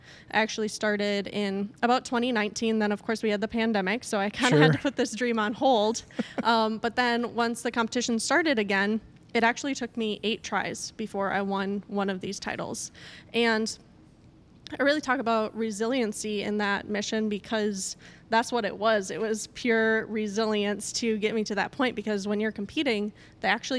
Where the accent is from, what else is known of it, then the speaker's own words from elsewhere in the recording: Mondovi, Wisconsin, United States; I'm actually from the Eau Claire, Wisconsin area. If you've if you're familiar with the area, it's called Mondovi, Wisconsin.